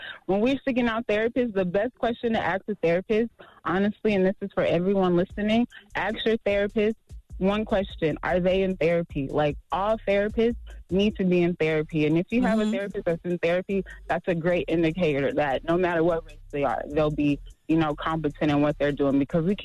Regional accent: Las Vegas, Nevada, United States; So, I'm a therapist from Vegas.

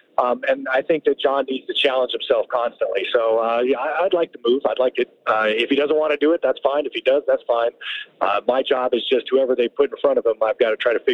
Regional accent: New Mexico, United States; I was like, yes, sir, I'm very sure. I'm an American citizen. I was raised there.

